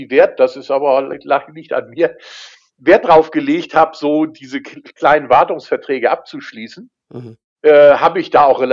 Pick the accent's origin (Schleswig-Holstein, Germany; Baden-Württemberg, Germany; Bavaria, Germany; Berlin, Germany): Schleswig-Holstein, Germany; in den ganzen ja etwas größeren Städten hier oben in Schleswig-Holstein, also meiner Heimatregion